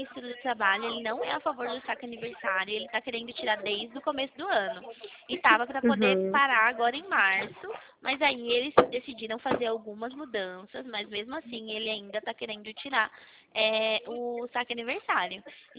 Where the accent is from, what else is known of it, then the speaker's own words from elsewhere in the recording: Campinas, São Paulo, Brazil; eu sou daqui do interior de Campinas